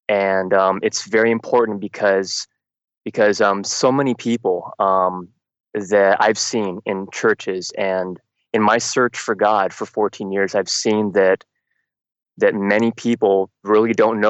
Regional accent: San Francisco, California, United States; also born or lived in Canada; And then my parents moved down to California, and so I grew up in San Francisco.

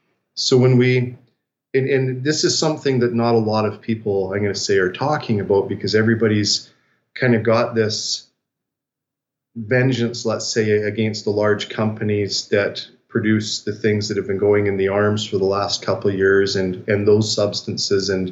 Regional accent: Canada; But as a Canadian and seeing what the government has just passed here

